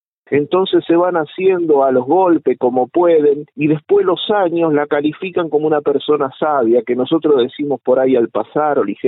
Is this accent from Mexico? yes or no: no; Avellaneda, Buenos Aires Province, Argentina; born there; Nací alguna vez en verano, en enero, en Buenos Aires, en Avellaneda, justo en el centro.